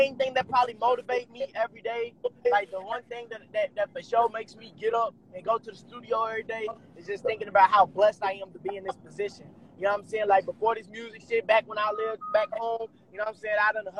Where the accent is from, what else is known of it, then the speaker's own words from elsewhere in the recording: Louisville, Kentucky, United States; like, for me and my brother, like, yeah, we grew up in Louisville, and I mean, it was, you know what I'm saying, we struggled, just like a lot of people